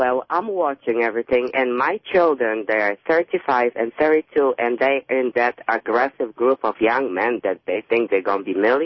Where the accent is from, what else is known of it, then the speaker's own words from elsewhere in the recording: Poland; I grew up in Poland after the war.